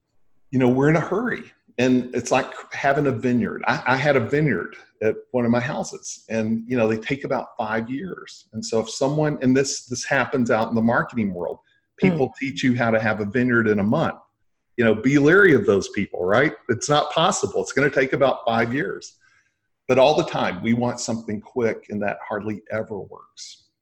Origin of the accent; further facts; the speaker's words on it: Texas, United States; Like, you know, I'm from Texas, so a wheel with a spoke and then different spokes on the wheel.